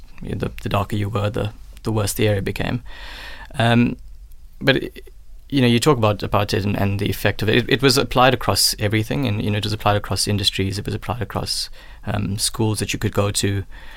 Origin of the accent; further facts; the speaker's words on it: India; But because I'm Indian, we have very large families.